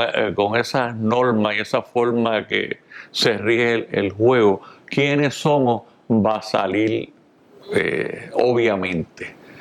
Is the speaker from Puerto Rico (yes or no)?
yes; Puerto Rico; tan celoso que somos los puertorriqueños con su primer deporte